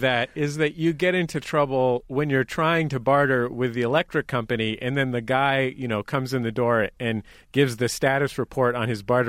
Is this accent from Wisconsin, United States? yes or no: no; California, United States; I'm from the Bay Area